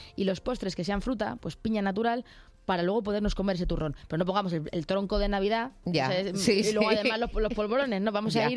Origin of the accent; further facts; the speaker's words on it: Belmonte, Spain; iré a mi pueblo, Belmonte, que soy de allí